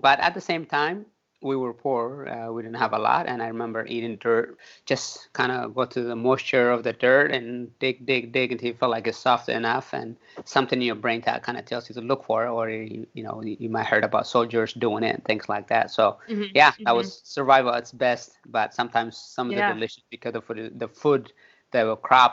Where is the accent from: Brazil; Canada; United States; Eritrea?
Eritrea; Growing up in Eritrea was difficult because of the war, the civil war for independence against Ethiopia.